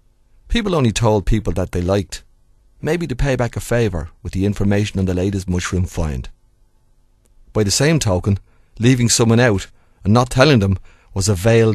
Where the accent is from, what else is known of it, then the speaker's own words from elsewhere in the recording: Dublin, Leinster, Ireland; I hope you will enjoy the stories for what they are, stories about youth and growing up in North Dublin.